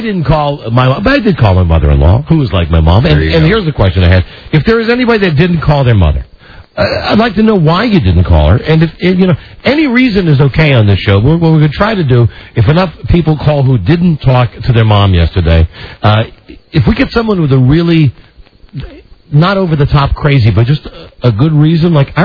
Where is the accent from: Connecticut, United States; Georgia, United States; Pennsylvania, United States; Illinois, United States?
Georgia, United States; born there; I was born in Georgia.